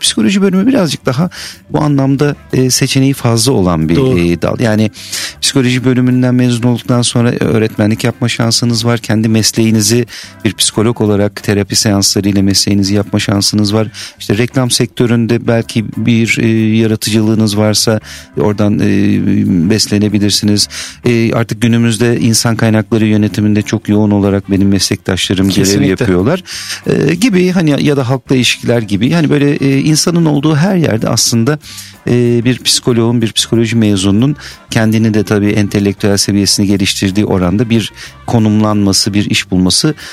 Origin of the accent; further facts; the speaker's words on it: İzmir, Turkey; also born or lived in Ankara; 1972 yılında Ankara'da doğmuşum ama bir yaşımdan beri İzmir'de yaşıyorum. Ailem oraya gelmiş.